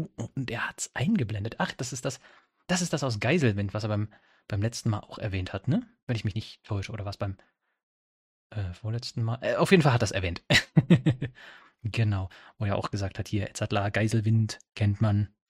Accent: Bavaria, Germany; mal so als Franke. Von Franke zu Nicht-Franke.

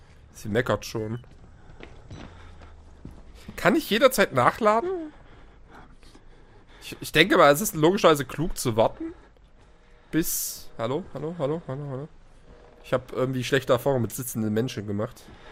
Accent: East Germany, Germany; Ich als Ossi fühle mich da ganz zu Hause. Es ist so schlimm im Osten, ja.

